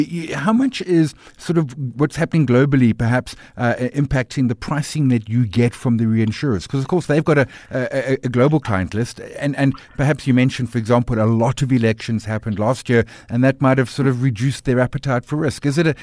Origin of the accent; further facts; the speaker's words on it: South Africa; I mean, it is almost kind of embedded in our psyche as a South African.